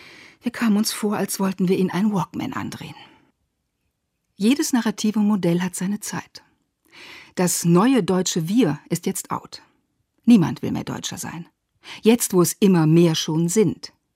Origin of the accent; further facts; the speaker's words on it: Iran; Als Iranerin schießen mir Erinnerungen in den Kopf.